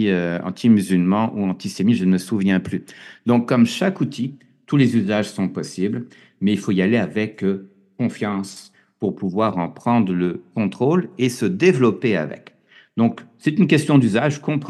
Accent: Canada; c'est plus vrai, je crois, chez nous au Canada ou en France

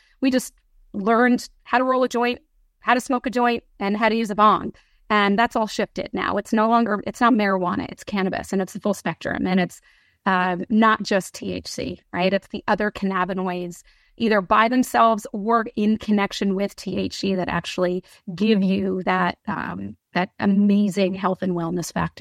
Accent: New Jersey, United States; I'm born and raised in New Jersey. I'm choosing to have a cannabis store in New Jersey.

